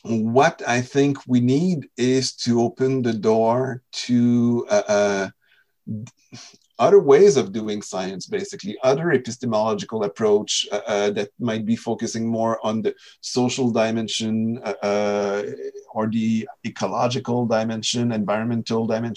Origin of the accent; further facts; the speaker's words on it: Canada; I'm Canadian